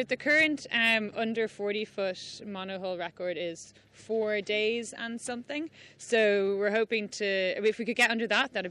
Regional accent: Greystones, Leinster, Ireland; I'm from Greystones, which is where we are now.

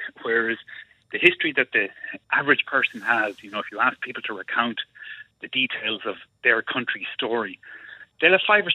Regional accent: Ireland; you know, even as Irish people to our past

